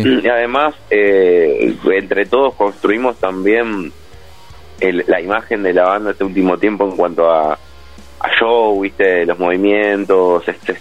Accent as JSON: {"language": "Spanish", "town": "Rojas", "region": "Buenos Aires Province", "country": "Argentina", "lives_now": "Rosario, Argentina", "said": "Yo vengo de una ciudad más chica, hace 10 años que vivo en Rosario."}